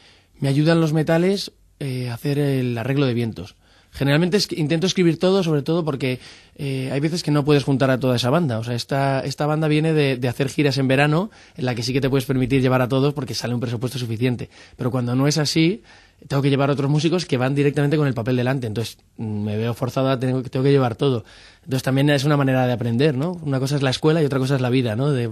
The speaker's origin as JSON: {"language": "Spanish", "town": "Madrid", "region": "Community of Madrid", "country": "Spain", "also_born_or_lived": "Netherlands", "said": "Soy muy madrileño cuando me voy fuera y cuando vengo aquí soy muy holandés, entonces hay esa mezcla."}